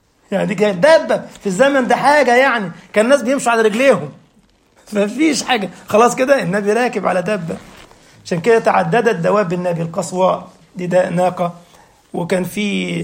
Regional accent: Egypt; وفي بلدة عندنا في مصر اسمها بنها، دي مشهورة بأنقى أنواع العسل

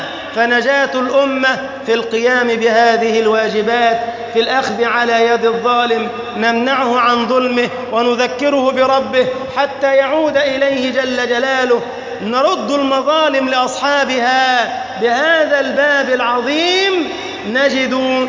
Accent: Egypt; اللهم اجعل بلدنا مصر سخاء رخاء وسائر بلاد المسلمين

